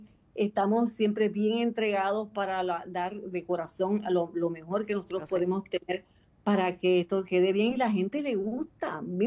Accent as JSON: {"language": "Spanish", "country": "Puerto Rico", "said": "nosotros vamos, como puertorriqueños, al fin, vamos a hacer un poquito más de escándalo"}